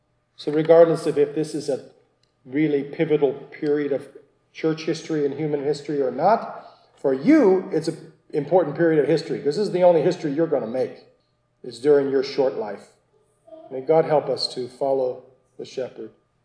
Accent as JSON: {"language": "English", "country": "Ireland", "said": "After all, I am an Irishman and we can tell tales."}